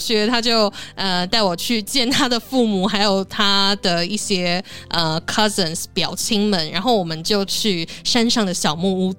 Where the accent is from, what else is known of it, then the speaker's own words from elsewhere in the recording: Taiwan; 我就是台湾人，然后这两个身份在小区就是非常特别的存在吧